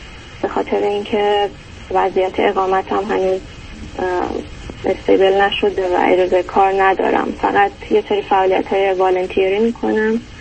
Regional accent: Iran; من از ایران اومدم.

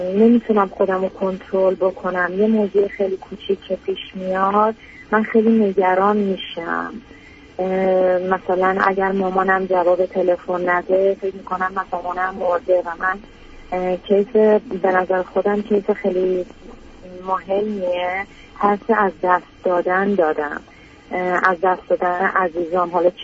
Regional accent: Iran; now in Europe; من به دلیل اینکه خارج از ایران هستم

